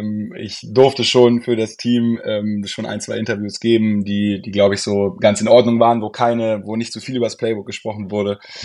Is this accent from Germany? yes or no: yes; Hildesheim, Lower Saxony, Germany; werde jetzt im November 23 Jahre und bin gebürtig auch aus Hildesheim, also genau, ein totales Eigengewächs.